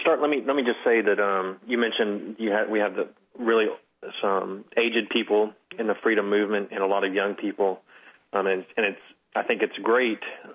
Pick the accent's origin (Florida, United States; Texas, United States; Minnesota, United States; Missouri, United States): Florida, United States; also born or lived in California; But personally, I was born in California, so I was born out in your neck of the woods, but I only lived there for 6 years. Lived in Florida for the rest of the next 28. I'm 34 years old.